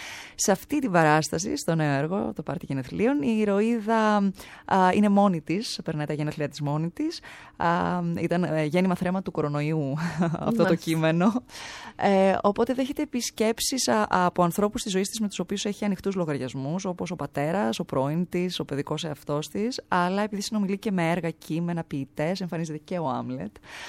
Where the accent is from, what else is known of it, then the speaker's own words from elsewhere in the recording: Cyprus; also born or lived in London; now in Athens, Greece; Αν και δεν έχω καμία σχέση, είμαι από Κύπρο.